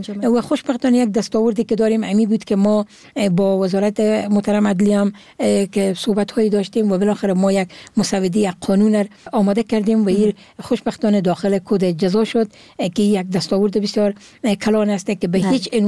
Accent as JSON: {"language": "Persian", "region": "Herat", "country": "Afghanistan", "tie": "born or raised there", "said": "چون امی زادگاه من هرات هست"}